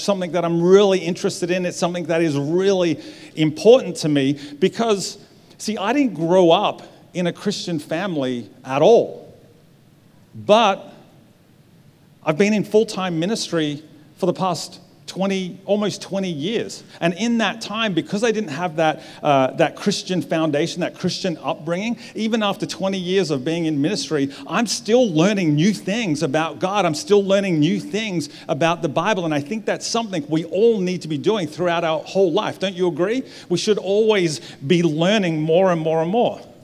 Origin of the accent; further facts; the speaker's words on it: Victoria, Australia; now in Sunshine Coast, Australia; We returned back to Australia about 3 years ago, and while we're originally from Victoria, we decided to move up to the Sunshine Coast because they told us it was a really dry, nice, sunny environment.